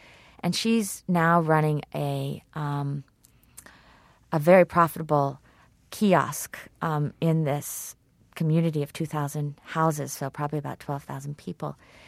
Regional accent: Kenya; And as a Kenyan, I can't even understand that.

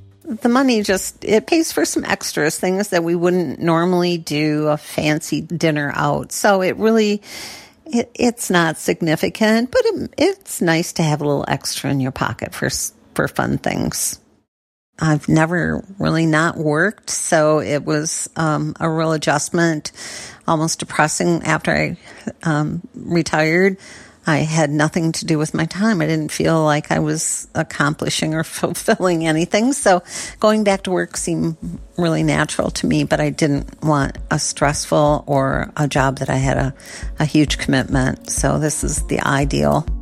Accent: Sanford, Michigan, United States; I'm from Sanford, Michigan, and I am a shopper for Shipt.

